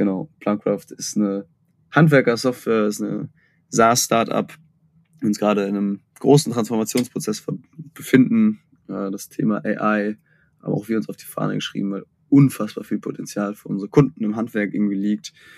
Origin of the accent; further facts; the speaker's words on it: North Rhine-Westphalia, Germany; born there; now in Hamburg, Germany; bin ich Hamburger, aber gar kein Gebürtiger. Wer bin ich? In mir ruht in Ostwestfalen. Da komme ich gebürtig her.